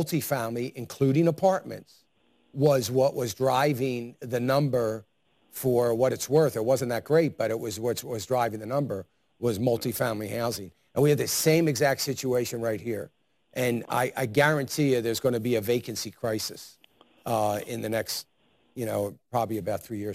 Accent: Philadelphia, Pennsylvania, United States; I'm from the East. I'm from the East. I'm from the Philadelphia area.

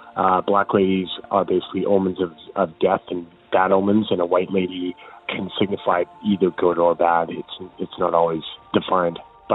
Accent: Saskatoon, Saskatchewan, Canada; I'm from Saskatoon, Saskatchewan

